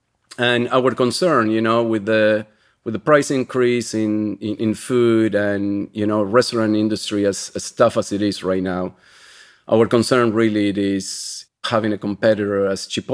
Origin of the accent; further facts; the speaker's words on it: Argentina; now in United States; I'm originally from Argentina. I've been living in Keme Courthouse, South Jersey, in a small seashore community, right by the beach.